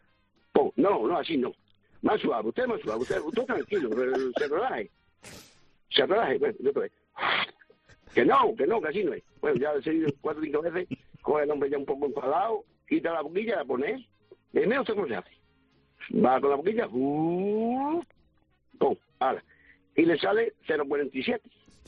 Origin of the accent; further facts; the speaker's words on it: Extremadura, Spain; Yo soy de Miada, un pueblo de aquí, de Cáceres, y yo tenía novia que es mi mujer, en Don Benito.